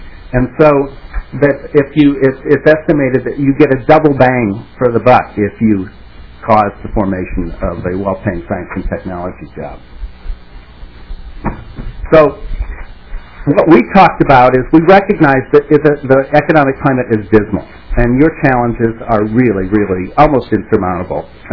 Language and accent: English; Indiana, United States; moved away as an adult; I became aware of similar efforts in Indiana, which is my home state. I'm a transplant here, so that I've been here for 18 years.